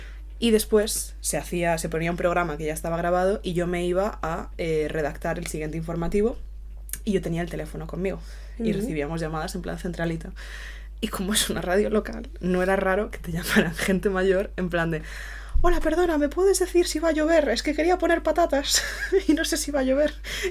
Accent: Negreira, Galicia, Spain; fui a la gasolinera de mi pueblo, le dije, creo que eso lo dije en gallego

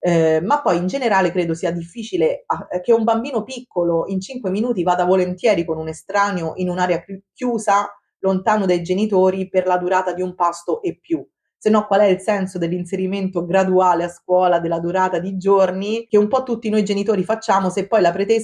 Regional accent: Rome, Lazio, Italy; Io poi sono di Roma e mi sono concentrata nella mia città, che è enorme e dovrebbe essere piena di possibilità.

